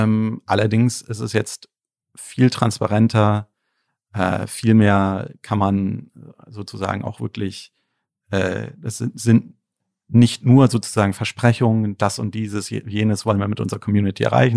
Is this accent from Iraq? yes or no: no; Berlin, Germany; ich bin ja Berliner, auch in Berlin geboren